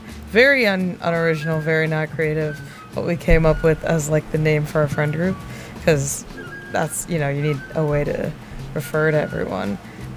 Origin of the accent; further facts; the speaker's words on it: Grove City, Ohio, United States; I'm from Grove City, so affectionately called by many Grove Tucky.